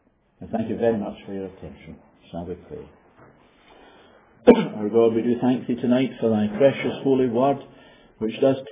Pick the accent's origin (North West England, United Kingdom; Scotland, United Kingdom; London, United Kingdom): Scotland, United Kingdom; Glasgow; Now, I come from Glasgow.